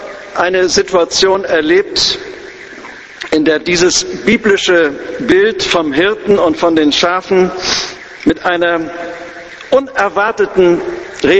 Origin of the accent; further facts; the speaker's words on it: Lübeck, Schleswig-Holstein, Germany; an dem Kanal, der meine Heimatstadt Lübeck mit der Elbe verbindet